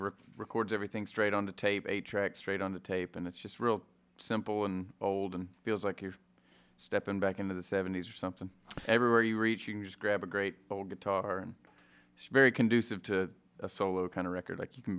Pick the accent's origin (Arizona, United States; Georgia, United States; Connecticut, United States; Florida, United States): Georgia, United States; Augusta; and then also just growing up in my hometown and people that never escaped Augusta, Georgia.